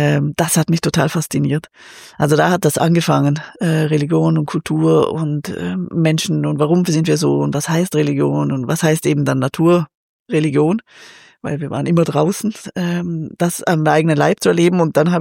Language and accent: German; Liechtenstein; Also die Prägung war katholisch und so Kirche. Ich bin in Liechtenstein aufgewachsen, aber war viel draußen.